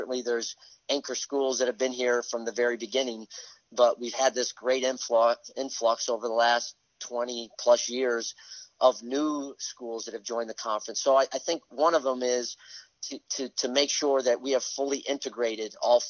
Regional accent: Chicago, Illinois, United States; born there; I was born in Chicago, one of 10 children.

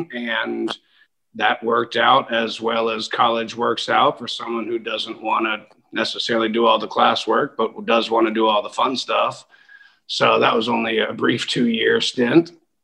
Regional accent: Geneva, Switzerland; we were in Geneva, which is on the French side. So I, you know, all my siblings and I all went to school in French. So we all. Family, you know, we all speak French fluently.

